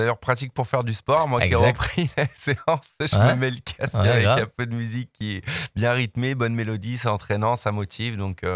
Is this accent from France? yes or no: yes; Auvergne-Rhône-Alpes, France; Bien sûr, j'ai grandi à Arena. Moi, je suis du pays lyonnais.